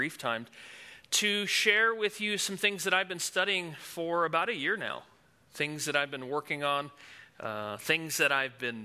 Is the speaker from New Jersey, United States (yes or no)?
yes; New Jersey, United States; moved away as an adult; I came from New Jersey when I was about 20 years old to attend the Master's University